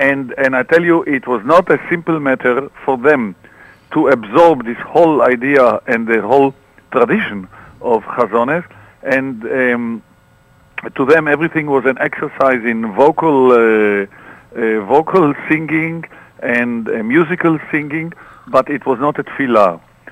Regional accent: Tel Aviv, Tel Aviv District, Israel; when we were growing up in Tel Aviv, there was no television and there was no pop Hasidic.

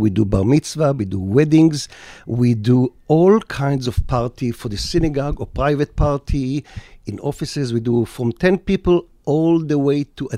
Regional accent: Haifa, Haifa District, Israel; I was born in Haifa in Israel, and my father, Alav Shalom, was a cantor. And at the age of 10 already, I was in the choir at the main synagogue in Haifa.

